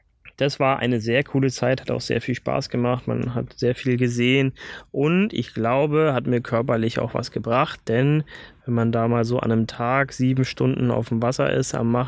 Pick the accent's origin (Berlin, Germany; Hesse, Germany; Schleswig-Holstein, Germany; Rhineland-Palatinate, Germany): Berlin, Germany; also born or lived in Herrenberg; Und dann sind wir aus Süddeutschland weggezogen, also aus Herrenberg, da bin ich übrigens geboren, weggezogen nach Berlin, nach Spandau.